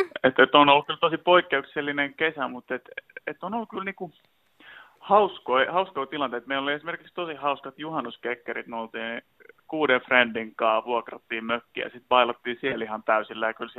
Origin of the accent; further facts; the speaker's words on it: Lohja, Uusimaa, Finland; Mä oon Lohjalta kotoisin.